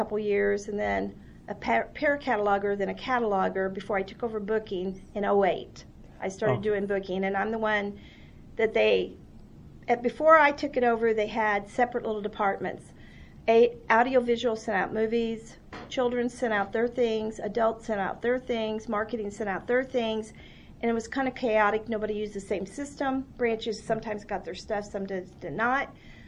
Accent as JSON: {"language": "English", "town": "Oak Grove", "region": "Missouri", "country": "United States", "said": "I'm from Oak Grove. I was used to the library that size."}